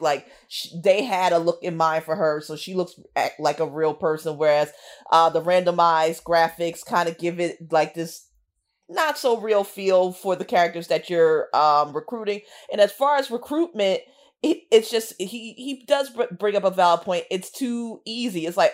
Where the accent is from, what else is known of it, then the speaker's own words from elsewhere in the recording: United States; Like it's a pretty game. Like listen, I'm an American.